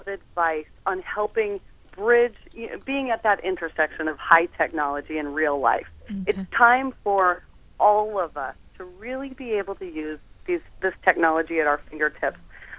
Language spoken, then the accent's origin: English; Alaska, United States; I was raised in Alaska, and my grandmother was a pioneer.